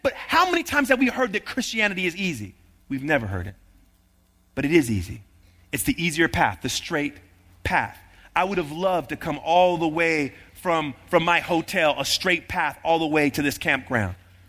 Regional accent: California, United States; I'm from the Bay Area, right? We're right next door to Berkeley.

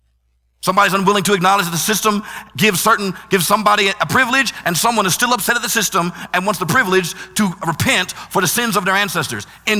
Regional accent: United States; I come from America.

